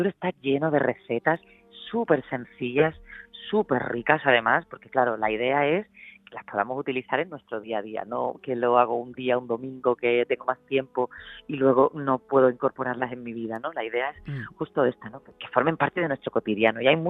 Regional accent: Málaga, Andalusia, Spain; now in Barcelona, Spain; yo soy andaluza, soy malagueña

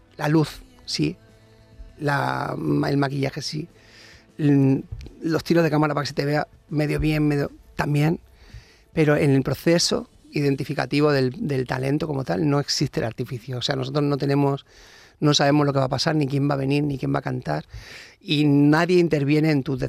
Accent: Barcelona, Catalonia, Spain; born there; Yo nací en Barcelona de casualidad.

